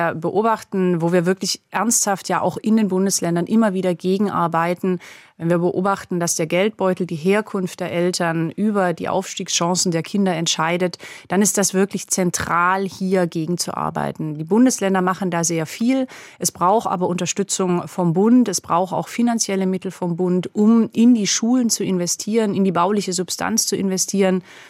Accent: Schramberg, Baden-Württemberg, Germany; ich bin in Schramberg aufgewachsen, da gibt es den Nebenort Heiligenbronn.

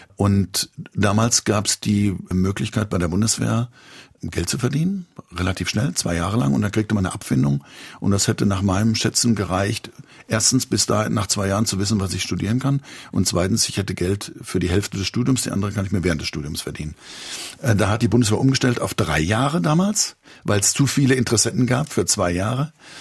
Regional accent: Hesse, Germany; ich bin in Hessen groß geworden

